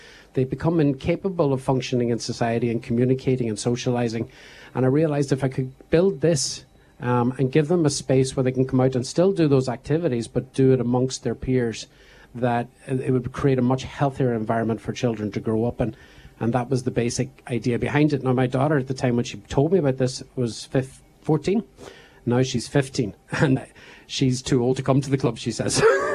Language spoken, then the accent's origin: English; Buncrana, County Donegal, Ireland; I grew up in Buncrana. I'm nearly 50 years of age